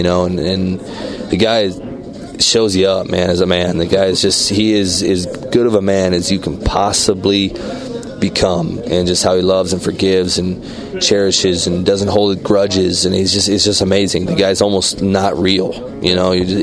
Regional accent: Spokane, Washington, United States; a huge youth ministry out of my hometown, Spokane, Washington

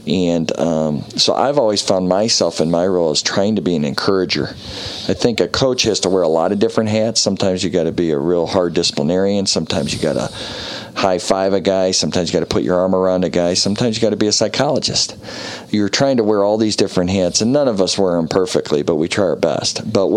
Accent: Michigan, United States; And in a place where we grew up in Michigan, we dreamed of being at Michigan.

